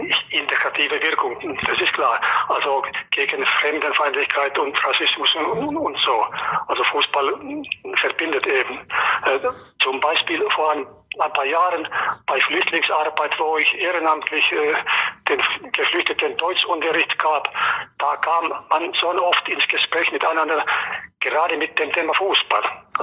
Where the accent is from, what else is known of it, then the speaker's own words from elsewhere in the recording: Finland; German is a second language; Also ich werde wohl Finne bleiben, weil die Kindheit und Jugendzeit, die prägt einen so ein, dass man den Rest des Lebens dann als Finne bleibt, vorrangig als Finne.